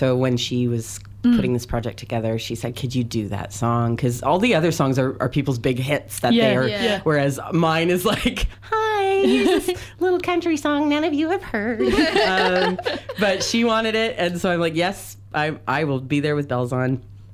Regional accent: Canada; And being Canadian, I didn't grow up around that.

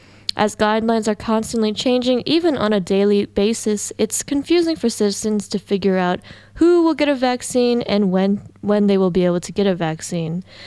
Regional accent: Virginia, United States; Virginia also happens to be my hometown, so it's where a lot of my family and friends reside, so this story kind of hits close to home.

